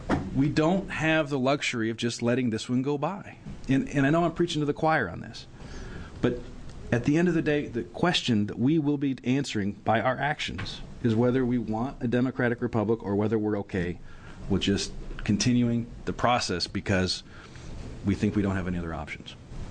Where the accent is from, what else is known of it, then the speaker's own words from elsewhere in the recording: United States; Now, again, I come from Polk County, so maybe, you know, you could argue the fact.